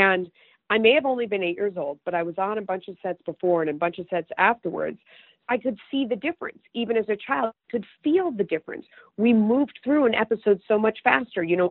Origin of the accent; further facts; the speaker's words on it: Hollywood, California, United States; Well, I was. A long time ago. I grew up in Hollywood. I did my first commercial when I was 6 months old.